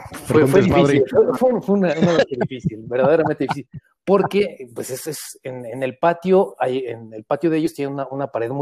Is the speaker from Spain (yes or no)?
no; Mexico City, Mexico; yo nací, soy originario de la Ciudad de México y siempre desde pequeño había querido ser pintor.